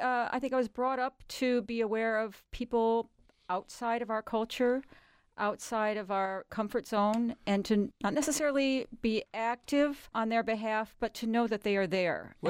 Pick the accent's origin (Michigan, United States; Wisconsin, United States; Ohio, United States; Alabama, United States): Ohio, United States; Beachwood; I grew up in Cleveland, in Beechwood.